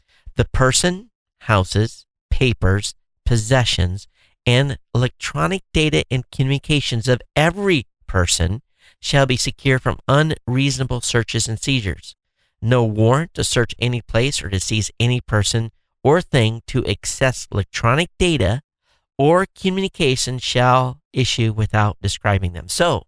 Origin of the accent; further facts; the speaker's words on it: Michigan, United States; you guys knew I grew up in Michigan, families in Michigan